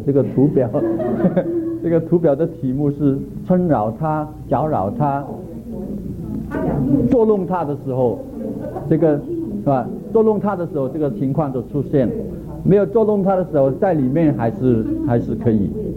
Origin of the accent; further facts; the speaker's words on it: China; 因为我们中国人骂人的就是你禽兽不如